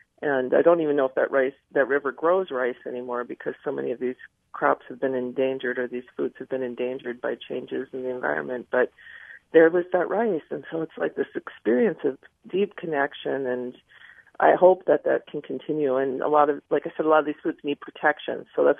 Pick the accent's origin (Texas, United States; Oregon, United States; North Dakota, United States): North Dakota, United States; Wahpeton; I grew up in Wahpeton, North Dakota. It's on the border of Minnesota and just a few miles above the South Dakota border. My home reservation is in the middle of North Dakota on the Canadian border.